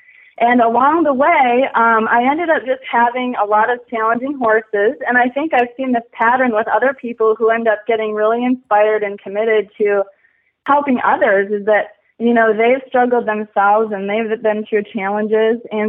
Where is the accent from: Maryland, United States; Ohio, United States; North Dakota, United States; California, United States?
North Dakota, United States; and I grew up in North Dakota, and it wasn't exactly the ideal environment for rodeoing either.